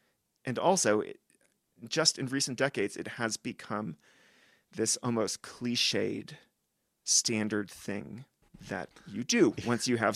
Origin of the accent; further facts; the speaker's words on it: West Coast, United States; And that ties back to us growing up on the West Coast of the US.